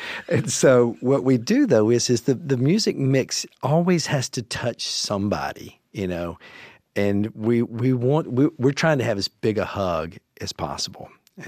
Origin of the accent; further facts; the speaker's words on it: Mississippi, United States; I was a guy from Mississippi with not a lot of shekels, but I liked nice stuff.